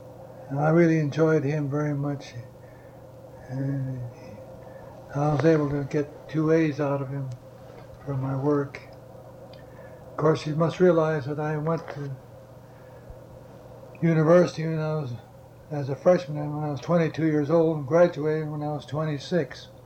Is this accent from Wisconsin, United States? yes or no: yes; Rice Lake, Wisconsin, United States; the minister there was from my hometown, Rice Lake.